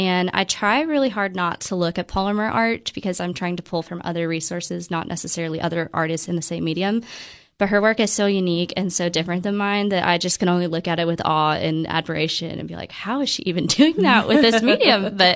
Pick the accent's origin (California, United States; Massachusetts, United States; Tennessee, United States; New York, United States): Tennessee, United States; Cookeville; born there; Yeah. So I was born in Cookeville. I went to Tech and did the art program.